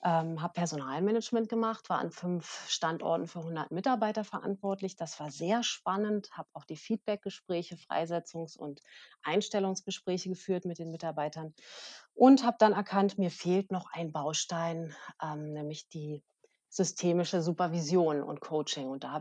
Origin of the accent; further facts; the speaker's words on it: Berlin, Germany; Ich komme aus Berlin.